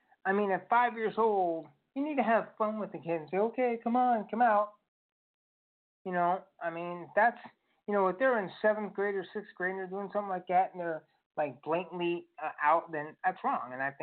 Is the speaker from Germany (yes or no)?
yes; Germany; I come from Germany. I come from post-World War Hitler.